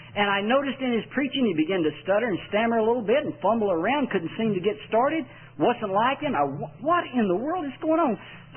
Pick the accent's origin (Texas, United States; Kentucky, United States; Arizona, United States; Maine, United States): Texas, United States; I'm gullible. I'm from Texas. I'll believe it.